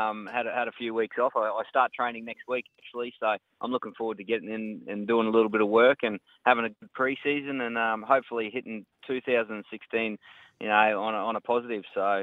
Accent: Queensland, Australia; I'm from North Queensland, and I've just actually come back from up there

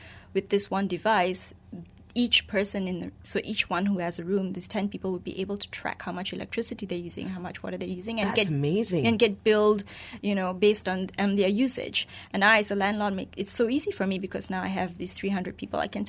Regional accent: Malaysia; we're very Malaysian that way.

